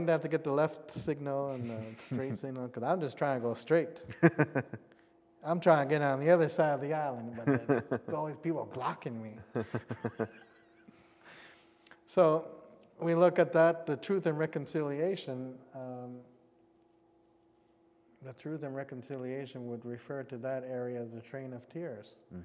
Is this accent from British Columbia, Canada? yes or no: yes; British Columbia, Canada; And so saying that … from Kwantlen First Nation brings a lot of power and status just by saying that.